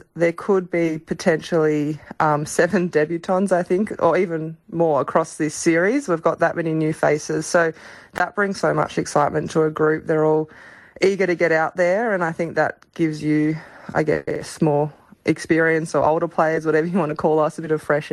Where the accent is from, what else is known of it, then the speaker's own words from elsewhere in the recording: Australia; I think that's just the way it is of being an Australian athlete.